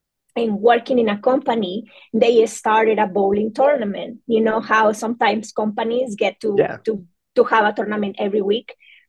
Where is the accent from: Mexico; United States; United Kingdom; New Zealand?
Mexico; Monterrey, Nuevo León; I'm Mexican. I am from Monterrey, Mexico. That's a city in the north of Mexico.